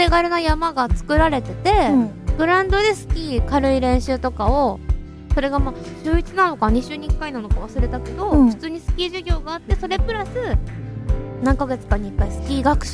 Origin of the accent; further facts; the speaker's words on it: Hokkaido, Japan; 北海道出身だからさ、